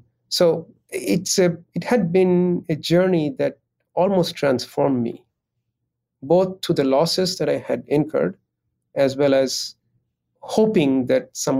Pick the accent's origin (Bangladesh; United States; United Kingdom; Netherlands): Bangladesh; I come from Bangladesh, and I was very, very worried that it's highly populated country where I have my elderly relatives and friends.